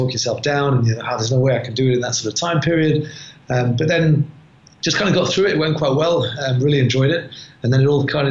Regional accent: Wales, United Kingdom; now in Dubai, United Arab Emirates; A background being Welsh, rugby was obviously a big part of me growing up.

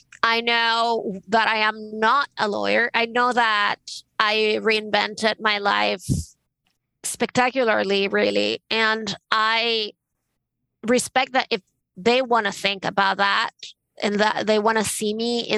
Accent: Venezuela; growing up in Venezuela, my parents actually thought that taking me to galleries and museums and traveling

